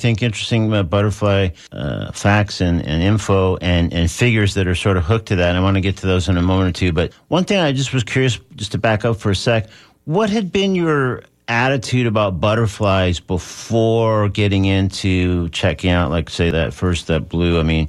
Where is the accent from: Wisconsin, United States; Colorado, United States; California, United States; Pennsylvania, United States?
California, United States; now in Florida, United States; maybe it's partly growing up in California and now living in Florida, so butterflies are around a lot.